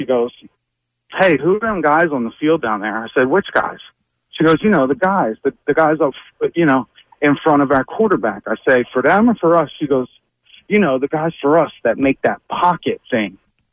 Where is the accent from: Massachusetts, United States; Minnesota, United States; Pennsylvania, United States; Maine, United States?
Pennsylvania, United States; You know, I have my brother. We're from Delco originally